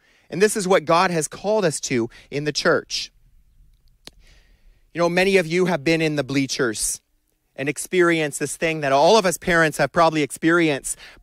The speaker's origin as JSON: {"language": "English", "country": "Canada", "said": "we'd be cheering on the kids, and we're kind of quiet. We're typical Canadian cheers, you know"}